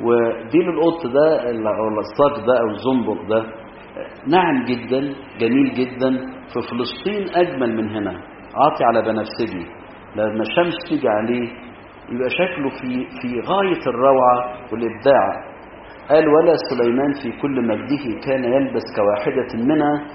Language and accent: Arabic; Egypt; الزنابق لها انواع كتير عندنا في مصر